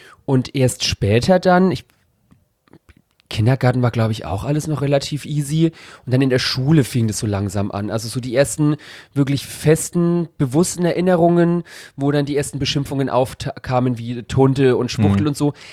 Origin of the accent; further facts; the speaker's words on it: Bavaria, Germany; ich komme aus Oberfranken, was in Bayern, was an sich ja sehr konservativ und katholisch geprägt ist, so die protestantische Hochburg ist, auch noch der Landkreis Coburg, aus dem ich stamme. Also ich bin jetzt auch 33